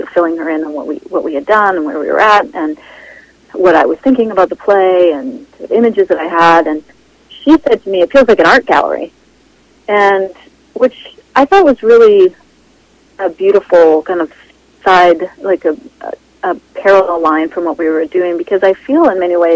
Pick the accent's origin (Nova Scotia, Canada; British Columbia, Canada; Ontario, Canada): British Columbia, Canada; Vancouver; well, I grew up in Vancouver and then I left for a while and I came back just over 10 years ago.